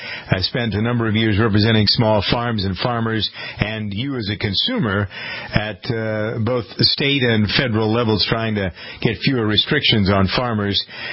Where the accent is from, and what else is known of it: Framingham, Massachusetts, United States; born or raised there